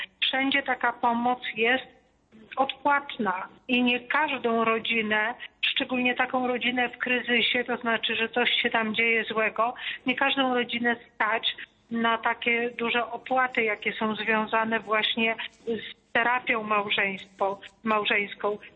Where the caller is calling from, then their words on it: Subcarpathian Voivodeship, Poland; dzwonię z małej miejscowości koło Rzeszowa